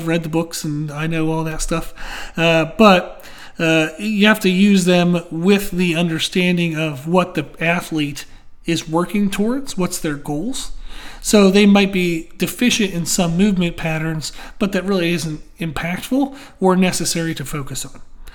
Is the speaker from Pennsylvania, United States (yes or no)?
yes; Pennsylvania, United States; I grew up near Pittsburgh, so I'm familiar with the Steelers.